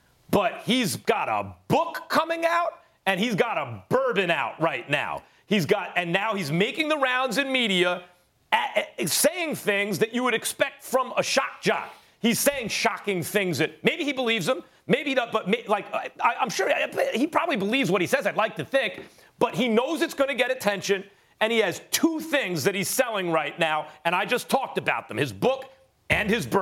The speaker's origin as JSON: {"language": "English", "region": "New York", "country": "United States", "tie": "born or raised there", "said": "growing up in New York, you had shock jocks on the radio."}